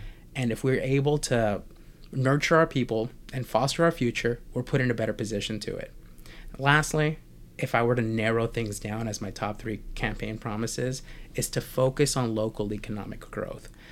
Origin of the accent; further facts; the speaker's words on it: Buena Park, California, United States; You know, growing up in Buena Park and talking to other younger people than me that are, you know, teenagers in Buena Park, there isn't that sense of overwhelming pride